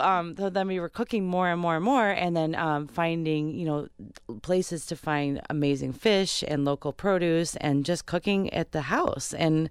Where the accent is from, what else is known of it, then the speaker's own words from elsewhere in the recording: Chicago, Illinois, United States; Well, I grew up in Chicago, so I'm obviously right on Lake Michigan.